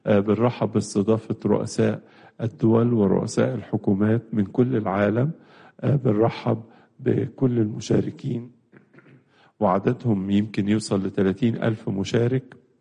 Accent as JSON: {"language": "Arabic", "country": "Egypt", "said": "بلادنا مصر"}